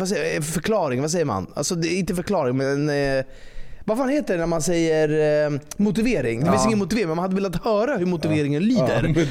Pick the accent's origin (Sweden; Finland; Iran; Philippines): Sweden; vi är också svenskar.